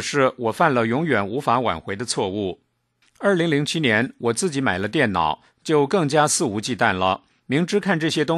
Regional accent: China; 我是大陆的一个男学员，97年夏天，也就是20岁的时候开始修炼

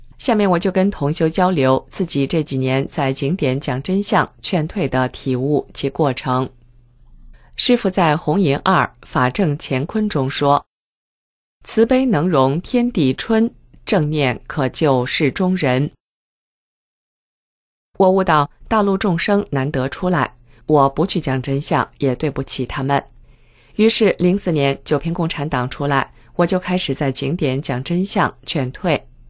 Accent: China; 我小时候在国内长大

